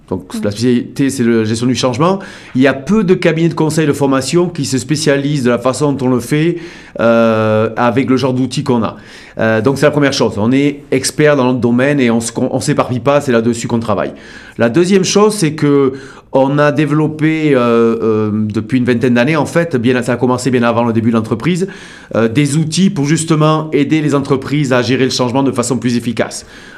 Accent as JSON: {"language": "French", "region": "Nouvelle-Aquitaine", "country": "France", "moved": "as an adult", "lives_now": "Toronto, Canada", "said": "Alors, à l'origine, je suis du Pays Basque, moi, donc du sud-ouest de la France."}